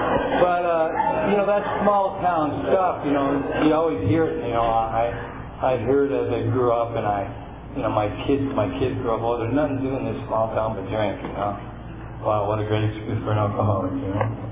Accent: Midwest, United States; I grew up in the Midwest where you could drink at 18 at beer parties.

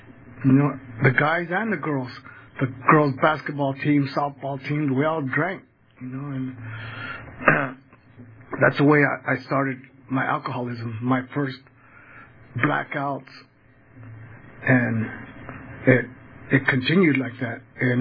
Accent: East Porterville, California, United States; I grew up in East Porterville, and all my neighborhood, everybody drank.

